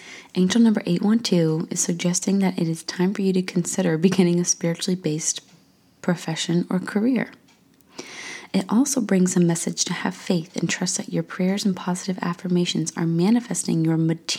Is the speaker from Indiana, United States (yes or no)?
yes; Indiana, United States; born there; You know, I was born in Southern Indiana and my area code was always 812.